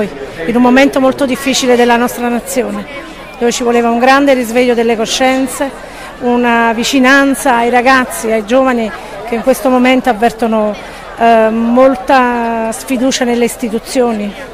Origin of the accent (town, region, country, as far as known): Naples, Campania, Italy